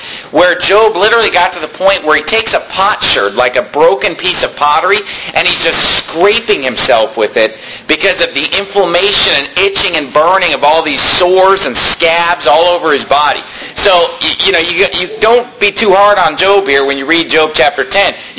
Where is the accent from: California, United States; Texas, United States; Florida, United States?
California, United States; born or raised there